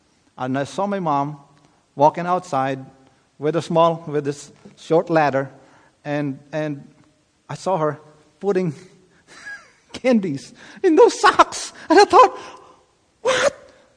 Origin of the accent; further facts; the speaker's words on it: Philippines; now in United States; I remember as a kid growing up in the Philippines, we didn't have much money